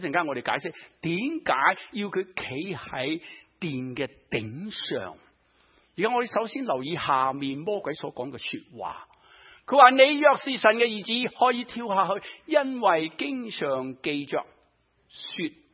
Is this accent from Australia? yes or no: no; Guangdong, China; 即是我们中国人，我们广东人考下你得不得